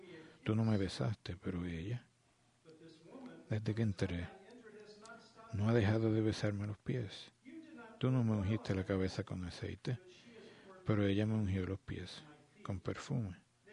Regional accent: United States; Nosotros como americanos, la idea de arrodillarnos al frente de alguien es extraña.

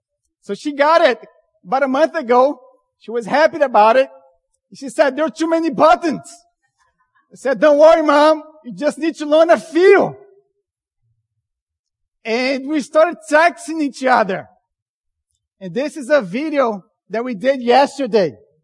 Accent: Brazil; I'm from Brazil originally.

